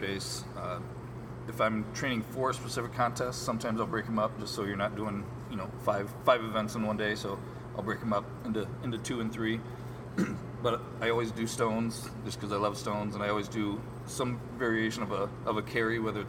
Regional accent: Montpelier, Ohio, United States; back in my hometown in Montpelier, Ohio. It is called Battle of the Borders, because it's on the border of Ohio, Michigan, and Indiana.

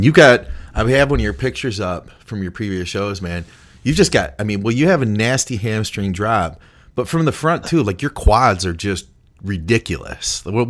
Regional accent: Michigan, United States; obviously we're both from Michigan

